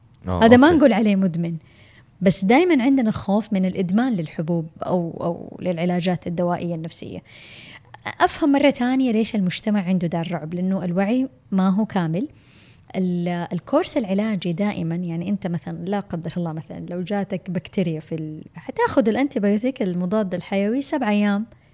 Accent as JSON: {"language": "Arabic", "country": "Saudi Arabia", "said": "أكثر الفئات العمرية عندنا بالسعودية"}